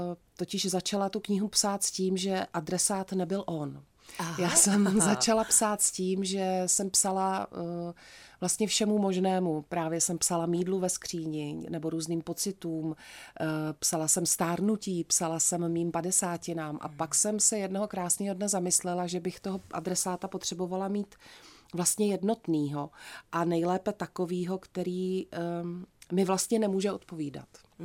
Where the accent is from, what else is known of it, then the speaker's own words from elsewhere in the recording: Znojmo, South Moravian Region, Czechia; protože já se do Znojma vracím často, jako do svého rodného města.